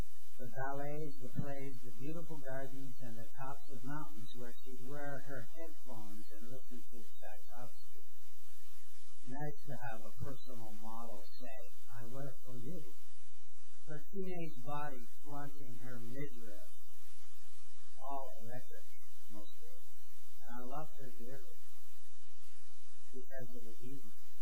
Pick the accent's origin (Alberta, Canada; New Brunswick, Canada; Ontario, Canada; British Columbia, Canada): New Brunswick, Canada; Fredericton; So, because I'm from the Maritimes, Fredericton, you know, it's always been a rough place.